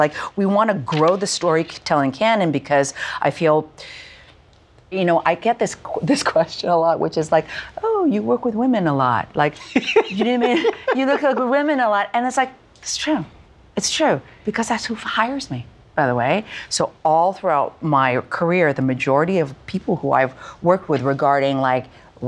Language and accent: English; Canada; having been born and raised in Canada, at that point, I've already done films.